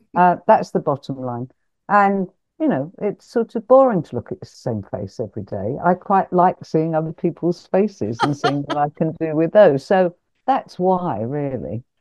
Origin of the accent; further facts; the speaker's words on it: Hampstead, London, United Kingdom; born there; I was born in the Elizabeth Garrett Anderson Hospital in Hampstead Heath.